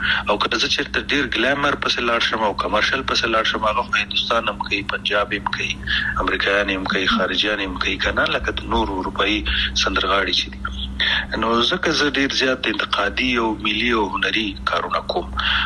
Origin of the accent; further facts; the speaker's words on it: Afghanistan; مونږ کوم افغانان یو چې خپل خپې وهو